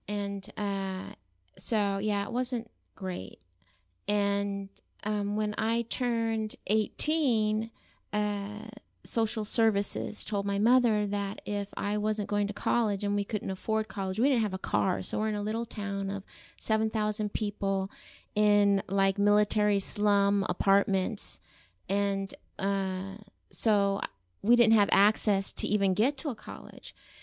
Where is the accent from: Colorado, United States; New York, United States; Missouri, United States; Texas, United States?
Colorado, United States; Fountain; Well, I'm an army brat, so I grew up a little bit everywhere. But one of the last places that I grew up in was Fort Carson, Colorado. which outside there was a small town called Fountain, Colorado.